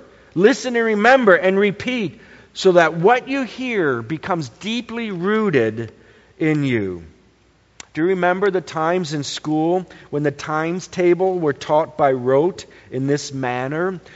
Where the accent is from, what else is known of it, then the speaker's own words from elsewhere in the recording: Bowie, Maryland, United States; When I was growing up in Bowie, Maryland, there was a sound every summer that always, always drew my attention.